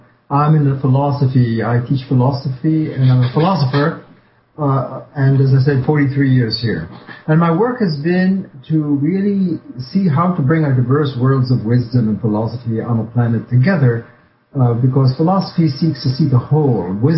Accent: New York City, New York, United States; also born or lived in Trinidad and Tobago / Jamaica; I was born in Trinidad, family from India. I was born in Trinidad, moved to Jamaica, came to New York, and grew up in New York City as a young person.

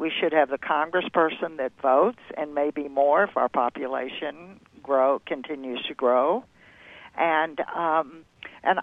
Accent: Texas, United States; And 'cause I think most of us in the country, and I grew up in Texas, most of us are middle-of-the-roaders.

